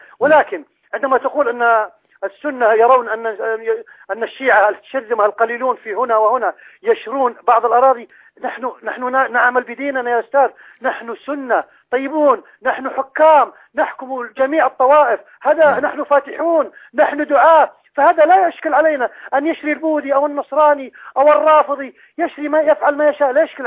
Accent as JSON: {"language": "Arabic", "region": "Al-Qassim", "country": "Saudi Arabia", "said": "نحن من بلاد القصيم."}